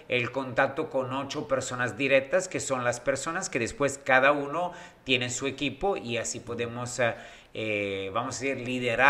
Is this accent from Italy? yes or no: yes; Italy; Yo le dije, sí, soy italiano.